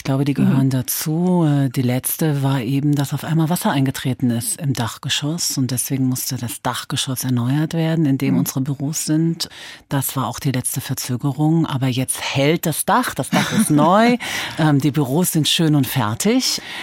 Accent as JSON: {"language": "German", "town": "Frankfurt", "region": "Hesse", "country": "Germany", "tie": "born there", "said": "Ich bin in Frankfurt geboren."}